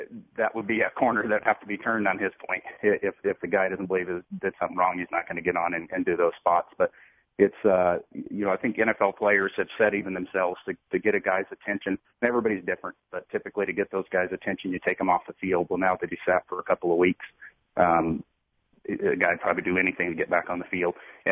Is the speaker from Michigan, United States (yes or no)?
no; Canton, Mississippi, United States; also born or lived in Jackson, Mississippi / Weiser, Idaho; I was born in Jackson, Mississippi, raised in Canton for half my life, and then the majority of the rest of it in Weezer, Idaho.